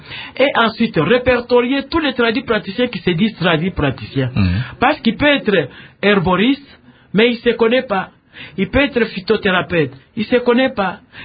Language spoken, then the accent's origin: French; DR Congo; Alors, ici chez nous au Congo